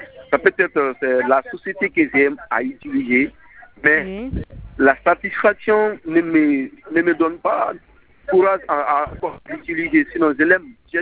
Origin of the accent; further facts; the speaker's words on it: Conakry, Guinea; Moi, je suis de Conakry.